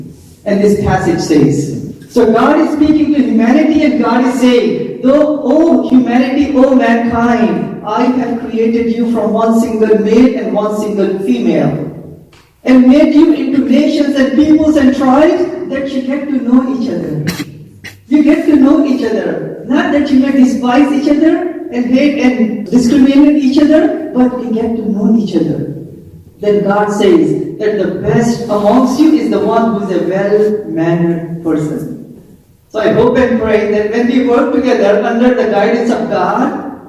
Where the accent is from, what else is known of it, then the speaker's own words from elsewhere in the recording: India; now in United States; me growing up in India. When I was in India, I used to watch many Hollywood movies.